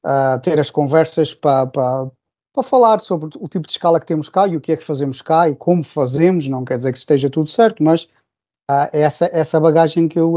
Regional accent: Azores, Portugal; a ilha onde eu nasci, São Jorge, tem 65 km de comprimento e o ponto mais largo é só 8 km. As indústrias principais, na altura que eu cresci nos Açores, eram a pecuária, portanto as vacas, e a pesca, portanto ali no Oceano Atlântico.

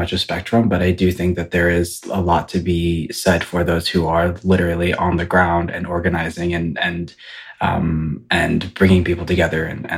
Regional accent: Ypsilanti, Michigan, United States; But I'm from right outside of Ann Arbor. It's called Ypsilanti.

